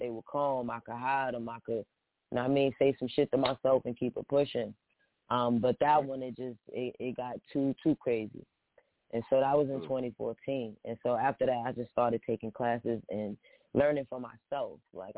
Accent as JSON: {"language": "English", "town": "Brooklyn", "region": "New York", "country": "United States", "said": "I'm out here from Brooklyn. So I'm going to talk my talk. You know, I rep that Brooklyn State."}